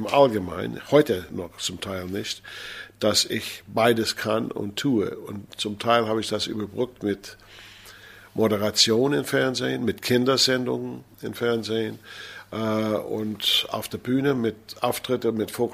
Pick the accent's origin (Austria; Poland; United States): United States; German is a second language; now in Germany; weil diese Grenze war nicht so in den Staaten, wo ich aufgewachsen bin